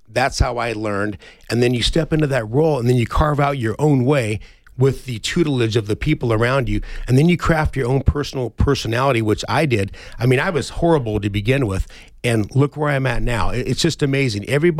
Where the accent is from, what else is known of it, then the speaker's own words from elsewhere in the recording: Tucson, Arizona, United States; This is my hometown. I'm a second generation Tucson native.